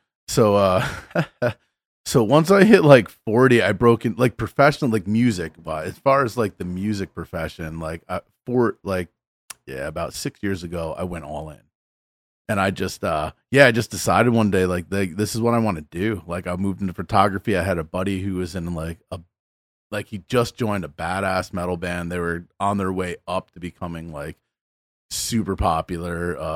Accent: New York, United States; I'm from New York.

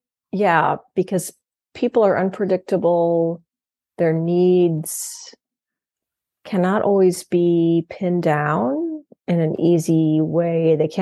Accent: Missouri, United States; I had not because I was an heiress, but because I grew up in Southern Missouri and my parents got me this mean old Shetland pony that I loved.

